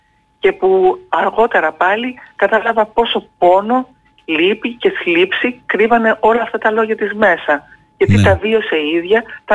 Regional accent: Kavala, Eastern Macedonia and Thrace, Greece; Η μητέρα μου είναι ποδιακής καταγωγής. Εγώ γεννήθηκα και μεγάλωσα στην Καβάλα.

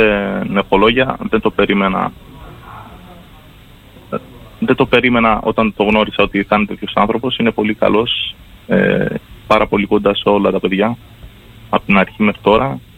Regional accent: Crete, Greece; Ναι, επιστρέφω, δεν φεύγω από τον τόπο μου.

